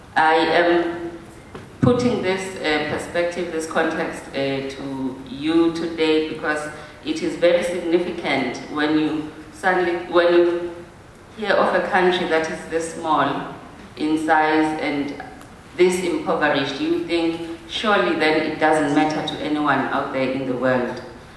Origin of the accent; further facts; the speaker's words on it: Eswatini; I come from Swaziland, which is a country that is very small but very big and significant, in our opinion, big enough to matter. It's a kingdom, it's nestled between Mozambique and South Africa.